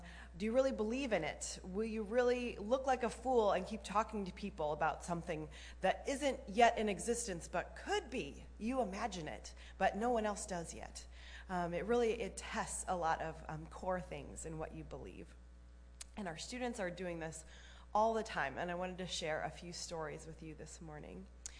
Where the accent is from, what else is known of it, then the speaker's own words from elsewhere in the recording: Illinois, United States; moved away as an adult; now in California, United States; I've been with InterVarsity for 18 years. I'm originally from Illinois and moved here 5.5 years ago because the Lord called us here. And so we are new to California in a way.